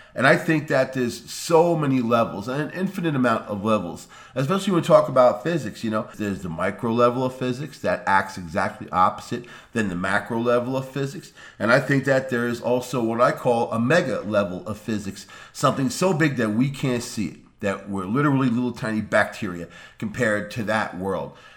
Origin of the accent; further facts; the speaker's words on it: Long Island, New York, United States; And I'm from the city. I'm from Long Island, and I spent a lot of time in New York City.